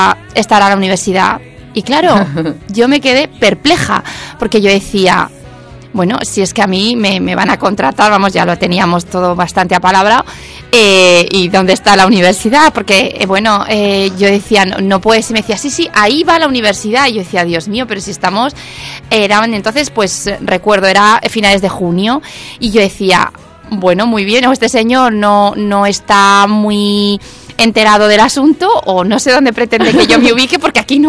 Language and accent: Spanish; Valencia, Valencian Community, Spain; also born or lived in Albacete; now in Elche, Spain; yo soy de Valencia, venía de vivir en Castilla-La Mancha, en concreto en Albacete, y vine a la ciudad de Elche